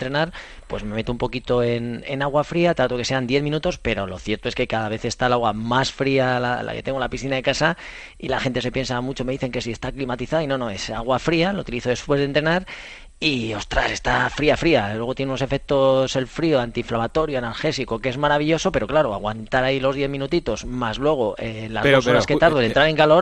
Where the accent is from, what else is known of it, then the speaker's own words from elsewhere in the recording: Spain; soy el último español que la ha ganado ya hace unos cuantos años